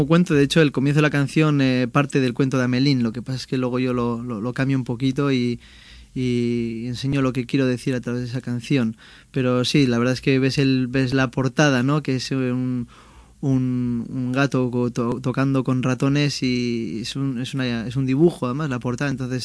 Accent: San Sebastián, Basque Country, Spain; also born or lived in Germany; now in Bilbao, Spain; vivo en Basurto, pero yo soy guipuchi, soy de Donosti, y pues bueno, estuve 4 años viviendo en Alemania

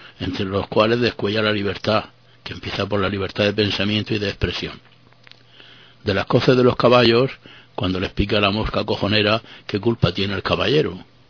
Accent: Spain; moved away as an adult; cuando salí de España por la primera vez para continuar mis estudios en un ambiente dominado por franceses

